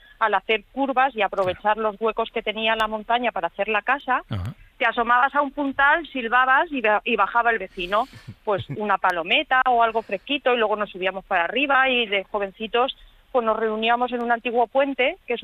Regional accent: Castilla-La Mancha, Spain; now in Burjassot, Spain; que es de Albacete, claro.

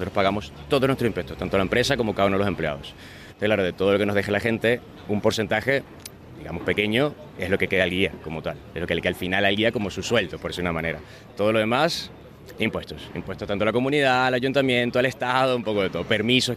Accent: Venezuela; now in Spain; Cuando llego aquí a España, yo vengo de Venezuela

